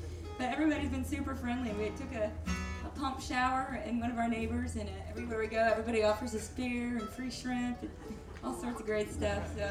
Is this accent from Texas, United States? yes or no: no; Virginia, United States; also born or lived in Charleston, South Carolina / Telluride, Colorado; I lived in Charleston, South Carolina. I'm originally from Virginia, but when I moved away from South Carolina in the year 2000, I lived in Telluride before